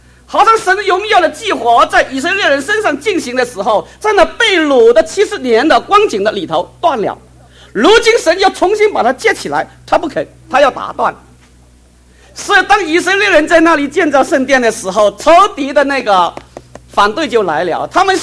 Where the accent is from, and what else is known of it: China